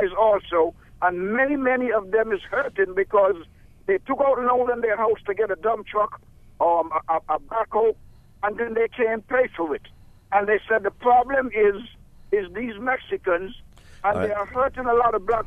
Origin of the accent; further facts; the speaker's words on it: U.S. Virgin Islands; now in Baltimore, United States; I'm from the Virgin Islands. I moved from up north down here 10 years.